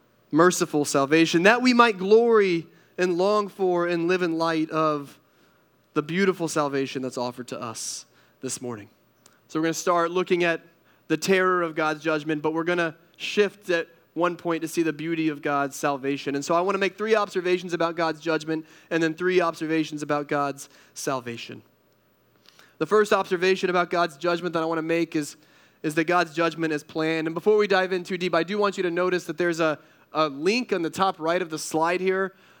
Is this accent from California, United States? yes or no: no; North Carolina, United States; now in Connecticut, United States; So we're from North Carolina originally, and we have 4 seasons in North Carolina